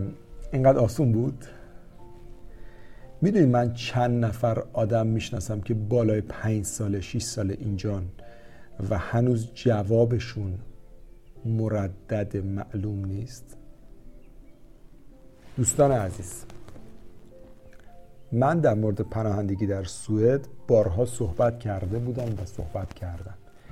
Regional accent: Iran; ولی ما هم از ایران اومدیم موفق شدیم.

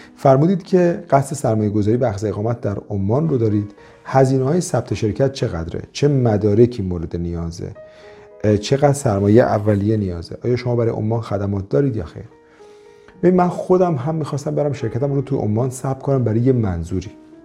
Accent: Iran; ولی چون ما ایرانی هستیم، حالا یا پاس ایرانی هم داریم

